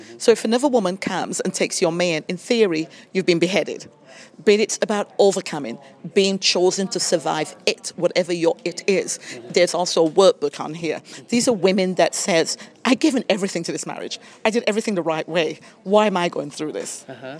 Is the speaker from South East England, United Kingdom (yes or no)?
no; Bradford, Yorkshire and the Humber, United Kingdom; I am from England, Bradford, Yorkshire, and I am an ordained evangelist.